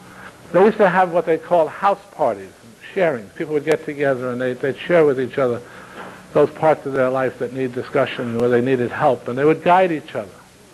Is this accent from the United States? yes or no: yes; Vermont, United States; Growing up in Vermont, when we took a hike in the woods, we took a Tunk.